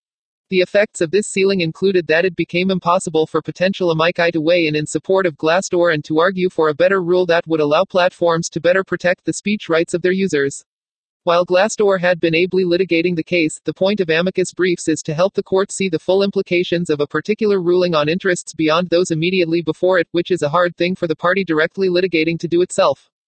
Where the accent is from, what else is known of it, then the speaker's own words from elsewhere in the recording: San Bernardino, California, United States; born there; I was born on September 1, 1965 in San Bernardino, CA.